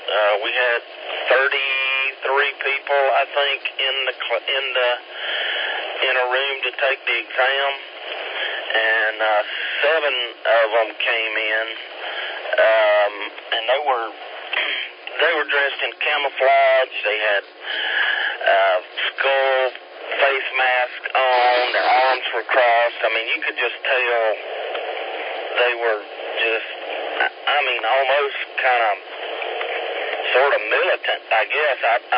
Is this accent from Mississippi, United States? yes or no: no; Campobello, South Carolina, United States; I hail from Campobello, South Carolina, but I have an alternate location up on the 12-mile river in Liberty, South Carolina